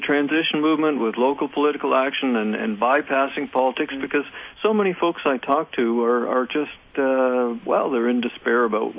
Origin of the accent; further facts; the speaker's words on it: Canada; I'm actually a Canadian, so my tea party knowledge is a little bit down